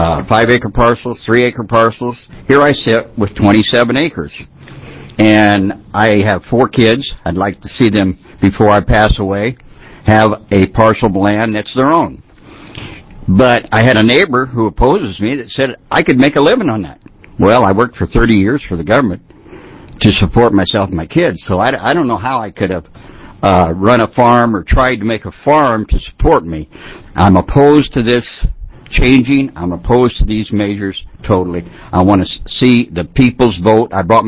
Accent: Dexter, Oregon, United States; I'm from Dexter, Oregon.

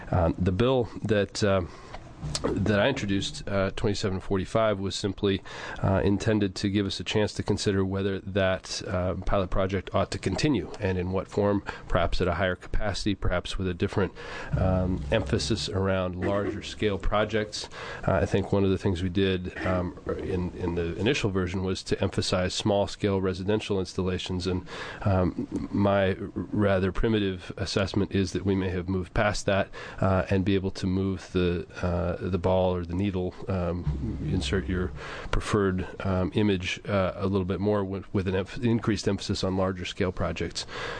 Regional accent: Beaverton, Oregon, United States; from Beaverton.

